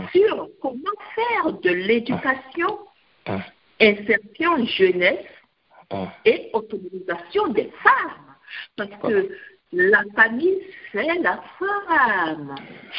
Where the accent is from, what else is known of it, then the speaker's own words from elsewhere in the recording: Benin; Pas de Cotonou parce que je viens du Bénin, n'est-ce pas?